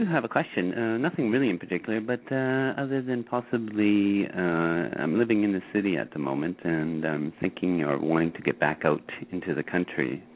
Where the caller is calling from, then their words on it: Canada; I'm phoning from Canada.